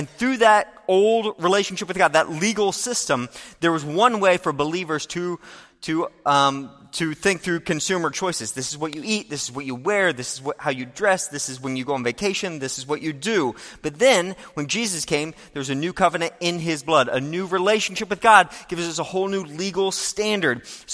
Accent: United States; That, of course, I'm an American.

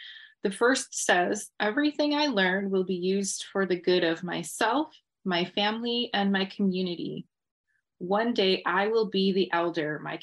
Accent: Michigan, United States; I am born and raised in Anishinaabe territories here in Michigan in the Great Lakes.

